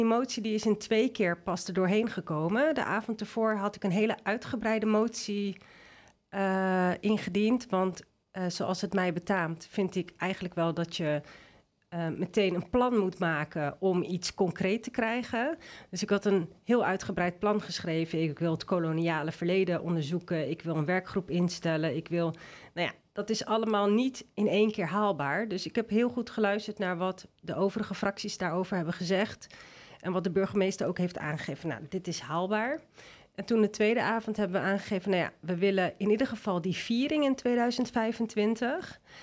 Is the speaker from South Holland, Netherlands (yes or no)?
yes; The Hague, South Holland, Netherlands; born there; En mijn moeder in 1981 en in 82 ben ik hier geboren in Den Haag. En mijn overgrootouders die zijn geboren in India.